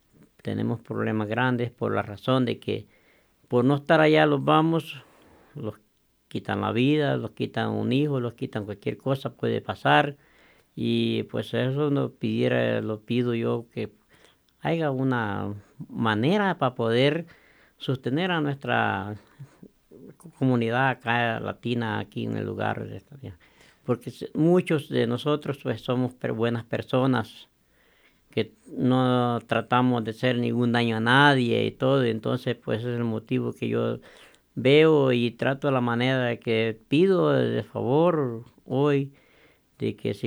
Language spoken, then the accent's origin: Spanish; El Salvador; de veras somos latinos y soy salvadoreño, pues